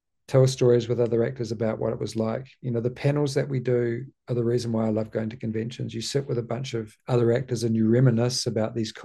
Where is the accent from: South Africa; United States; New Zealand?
New Zealand; There are places we've been to that Mozart played, Beethoven played, and you know, as a Kiwi, that's not something you even dream about.